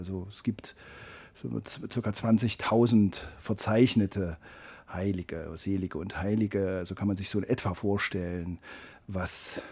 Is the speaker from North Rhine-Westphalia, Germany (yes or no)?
no; Jena, Thuringia, Germany; now in Salzburg, Austria; komme, wie man vielleicht auch hört, nicht gebürtig aus Salzburg, sondern bin aus Jena.